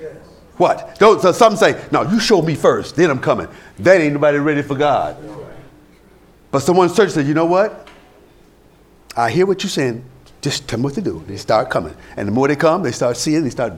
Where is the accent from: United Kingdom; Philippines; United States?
Philippines; Forget about the fact that I'm Filipino.